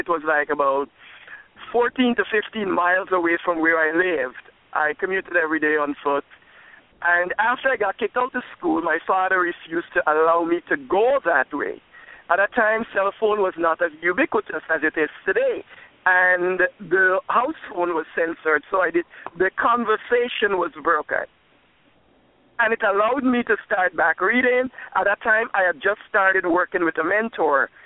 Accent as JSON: {"language": "English", "country": "Guyana", "said": "I'm from British Guyana, and in my teenage years, when I started high school"}